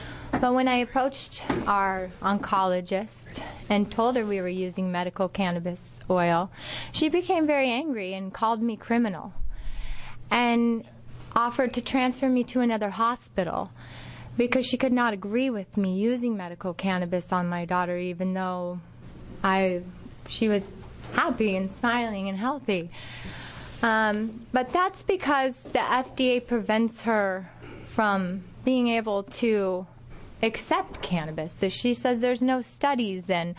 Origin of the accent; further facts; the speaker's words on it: Oregon City, Oregon, United States; I am from Oregon City.